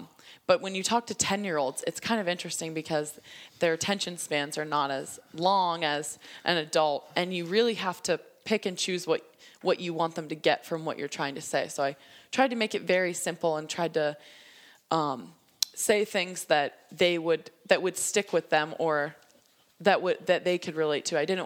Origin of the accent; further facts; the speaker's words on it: Pittsburgh, Pennsylvania, United States; in Pittsburgh or I hadn't been in Pittsburgh, I wasn't really there. And so to have the support of my hometown was so cool.